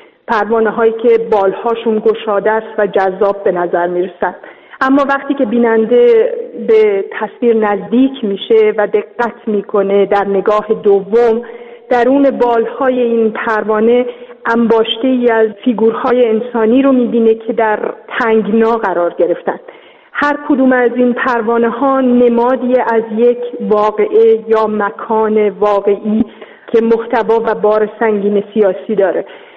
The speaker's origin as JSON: {"language": "Persian", "country": "Iran", "said": "به عنوان یه ایرانی"}